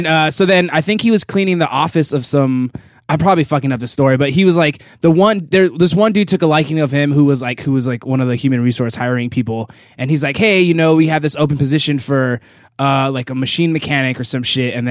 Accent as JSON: {"language": "English", "town": "Van Nuys", "region": "California", "country": "United States", "tie": "born or raised there", "said": "Van Nuys, California."}